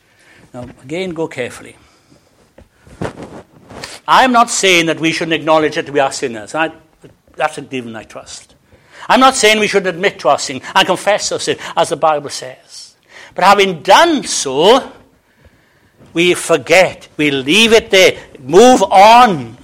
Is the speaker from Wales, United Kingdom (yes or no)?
yes; Wales, United Kingdom; I'm actually Welsh. And I love being Welsh.